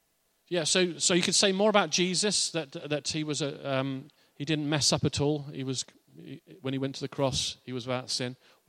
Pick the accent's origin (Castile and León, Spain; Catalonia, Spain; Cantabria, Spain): Catalonia, Spain; Barcelona; English is a second language; I know nothing. I'm from Barcelona. I know nothing.